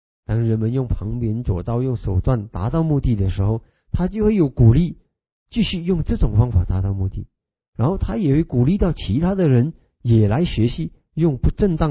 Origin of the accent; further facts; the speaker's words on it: Singapore; 然后我们新加坡人呢就赚大钱